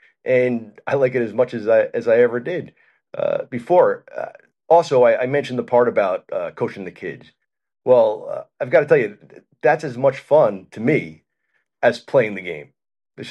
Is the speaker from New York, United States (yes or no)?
yes; Long Island, New York, United States; So I started later than most did in my area. I grew up on Long Island.